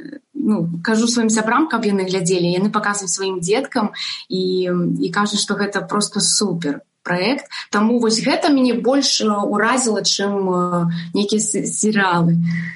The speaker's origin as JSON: {"language": "Ukrainian", "country": "Belarus", "said": "ми білоруси, ми повинні використовувати свою мову"}